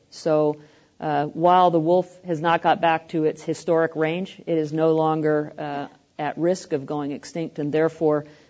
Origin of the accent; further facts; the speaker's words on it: Pacific Northwest, United States; I come from the Pacific Northwest.